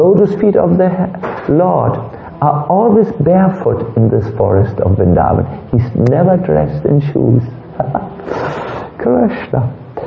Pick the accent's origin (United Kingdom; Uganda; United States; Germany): Germany; I'm from Germany